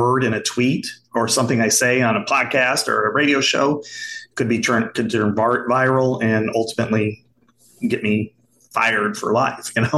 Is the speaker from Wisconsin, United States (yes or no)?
no; Burlington, Iowa, United States; I'm from Burlington, Iowa. My experiences, even covering the team, is different than somebody who's from Chicago or Detroit or whatever.